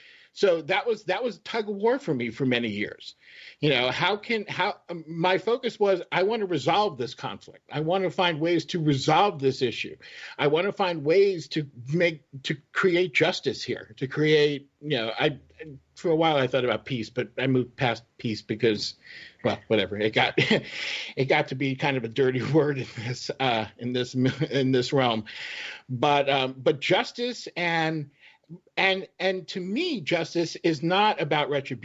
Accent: United States; as an American, that's what I can affect

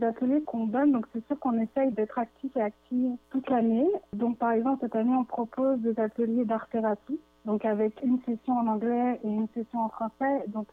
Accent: France; also born or lived in Cuba; now in Canada; moi, je suis française, mais avant ça, je vivais, disons, les 2 années avant d'arriver au Canada, j'étais à Cuba. Voilà, j'ai beaucoup bougé. J'ai vécu dans beaucoup de... C'est ça. J'ai vécu dans beaucoup de pays

